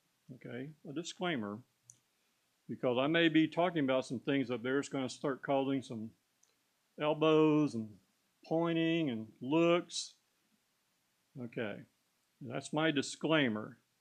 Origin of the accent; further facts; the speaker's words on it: Florida, United States; I was born and raised here in Florida when I was growing up, a family of mother and father and six kids.